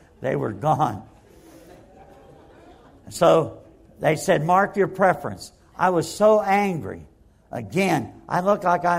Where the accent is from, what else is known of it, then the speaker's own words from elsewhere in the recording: Pittsburgh, Pennsylvania, United States; Now, I'm from Pittsburgh, and I had to go downtown on a streetcar to where they did pictures.